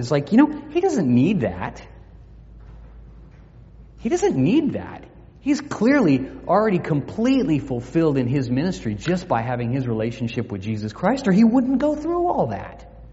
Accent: Albuquerque, New Mexico, United States; the house where we grew up in Albuquerque, New Mexico.

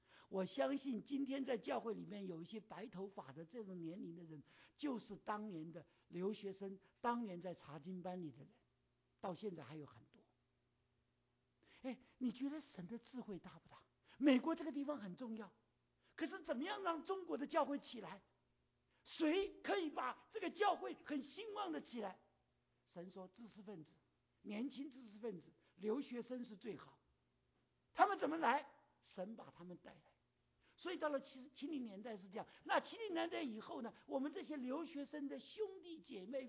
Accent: Taiwan; moved away as an adult; 我们从台湾都是坐船来的，90块美金就坐船来了，没有钱坐飞机的。

